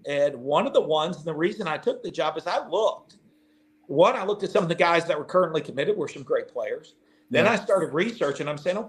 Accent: Northeast, United States; listen, I'm from the Northeast.

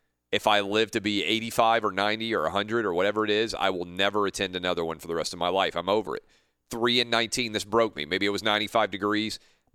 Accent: Nashville, Tennessee, United States; The hottest game that they've ever played in my hometown of Nashville at the stadium there.

